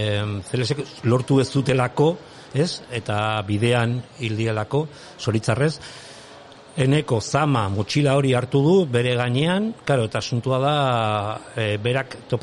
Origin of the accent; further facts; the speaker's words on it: Pamplona, Navarre, Spain; Nafarran Iruñakoa naiz